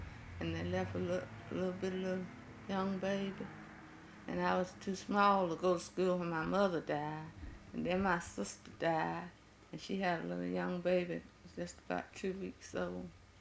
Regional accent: Pendergrass, Georgia, United States; born there; I was born here in Pendergrass.

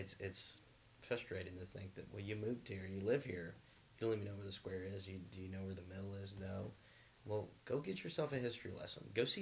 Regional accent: Roswell, Georgia, United States; If I'm in, Mississippi, I say I'm from Roswell, just north of Atlanta

